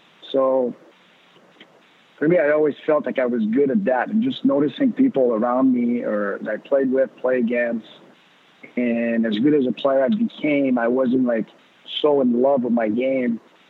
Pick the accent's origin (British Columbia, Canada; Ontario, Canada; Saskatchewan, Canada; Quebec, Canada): Quebec, Canada; Laval; Well, obviously growing up, I grew up in Laval